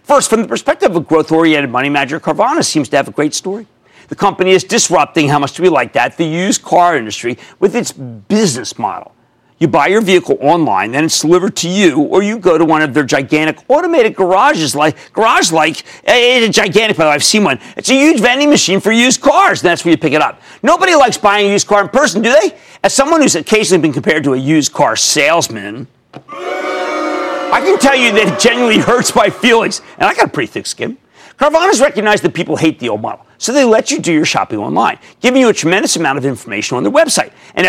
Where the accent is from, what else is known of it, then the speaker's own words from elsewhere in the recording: Philadelphia, Pennsylvania, United States; accent: Philadelphia; excuse my Philadelphia accent